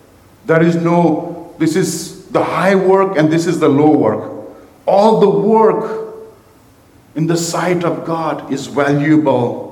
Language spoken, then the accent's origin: English; India; a little bit in my childhood, I come from India, and to have a car is the greatest luxury you could ever have in your life.